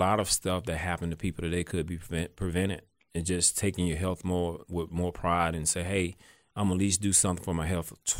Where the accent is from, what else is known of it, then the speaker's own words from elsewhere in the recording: the South, United States; And all the way that we grew up in the South here, it's most food are fried, baked.